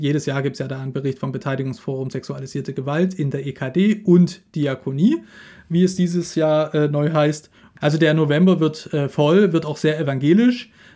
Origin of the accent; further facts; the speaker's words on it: Dresden, Saxony, Germany; zu Gast in Dresden, meiner alten Heimatstadt